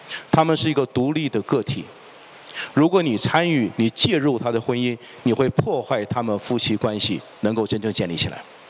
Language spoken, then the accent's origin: Chinese; China; now in Canada; 我是大陆来的，特别需要强调啊，因为我在加拿大有18年了